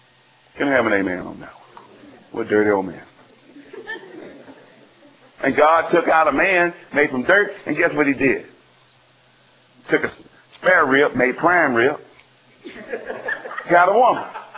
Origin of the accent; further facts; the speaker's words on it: the South, United States; And everyone get upset at me because I'm from the South and like ribs.